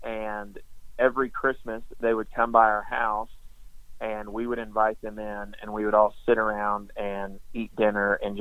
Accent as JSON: {"language": "English", "country": "Dominican Republic", "tie": "born or raised there", "said": "So growing up, you know, we grew up in the Dominican Republic. We were very poor, so we didn't have a ton."}